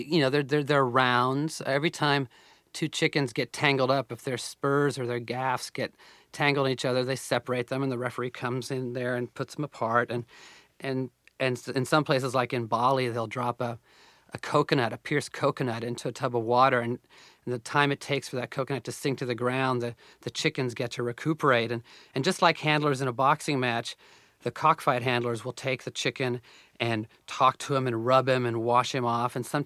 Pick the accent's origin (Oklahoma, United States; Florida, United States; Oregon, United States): Oklahoma, United States; get a sense of the life that I'd missed growing up in Oklahoma.